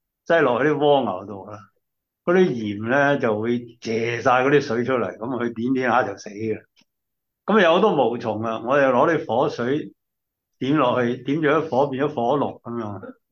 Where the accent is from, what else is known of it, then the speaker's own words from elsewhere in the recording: New Territories, Hong Kong; 我喺新界香港新界長大嘅。